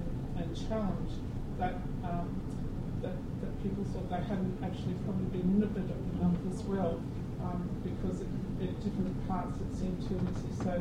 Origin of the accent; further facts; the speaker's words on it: Australia; I'm Australian, so I'm very outside of this discussion